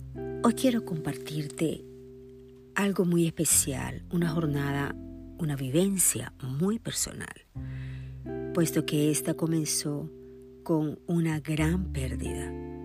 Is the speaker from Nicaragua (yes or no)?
yes; Nicaragua; Soy nicaragüense y perdí a mi papá en el año 1971.